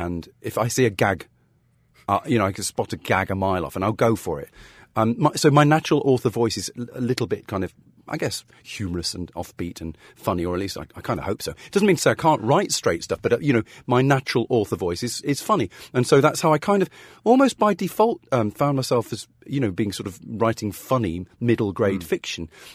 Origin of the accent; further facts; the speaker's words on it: Nottingham, East Midlands, United Kingdom; I'm from Nottingham originally. So, and I sort of grew up in the sort of Nottinghamshire, Leicestershire borders.